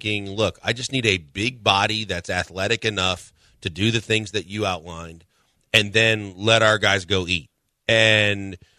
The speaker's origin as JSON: {"language": "English", "region": "Texas", "country": "United States", "said": "As a Texan"}